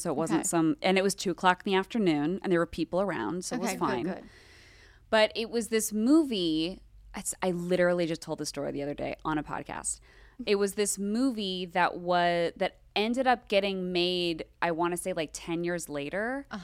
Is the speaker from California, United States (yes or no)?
yes; Los Angeles, California, United States; I grew up in Los Angeles.